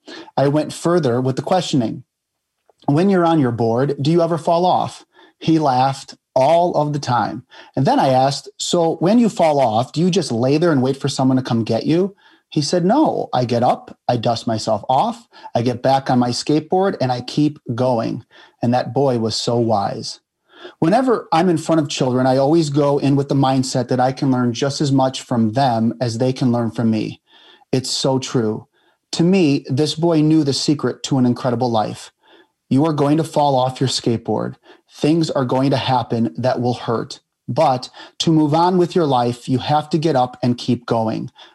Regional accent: Illinois, United States; also born or lived in Chicago; I moved from Chicago, Illinois to a suburb on the very day … passed away, August 16th, 1977. I was 5 years old, I believe, at the time.

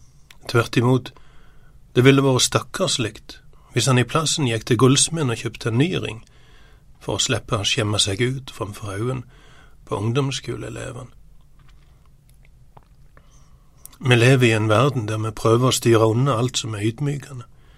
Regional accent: Sokndal, Rogaland, Norway; Jeg husker noe som skjedde da jeg gikk på ungdomsskolen hjemme I Sokkendal, helt sør I Rogaland.

